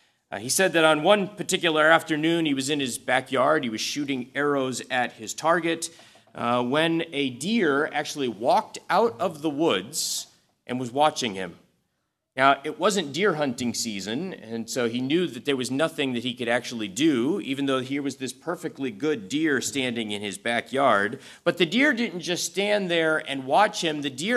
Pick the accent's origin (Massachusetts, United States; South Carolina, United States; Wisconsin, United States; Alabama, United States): Wisconsin, United States; When I was growing up in Wisconsin, deer hunting season was a big deal, a very big deal.